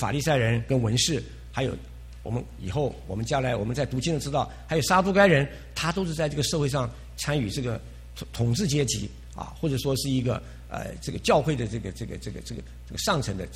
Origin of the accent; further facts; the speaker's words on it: China; 有点像我们中国人的法家呀，法如牛毛，定了非常非常的多。